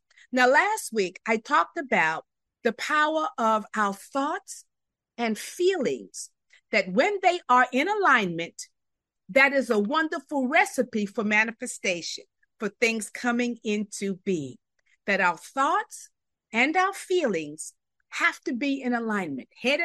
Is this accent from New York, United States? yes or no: yes; New York City, New York, United States; also born or lived in West; I'm from New York City and the West, and I lived in Syracuse for a number of years.